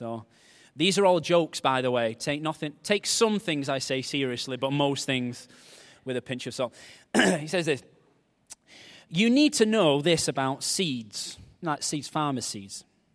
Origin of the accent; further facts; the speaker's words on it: Wigan, North West England, United Kingdom; I am from Wigan, by the way, so don't stone me.